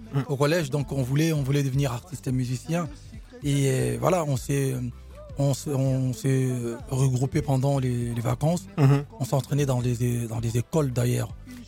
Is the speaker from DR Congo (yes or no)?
yes; Bandal, Kinshasa, DR Congo; Moi, je suis des Bandal.